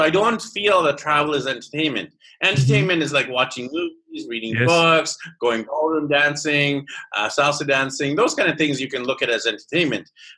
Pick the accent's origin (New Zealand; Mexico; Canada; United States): Canada; So I was born and raised in Canada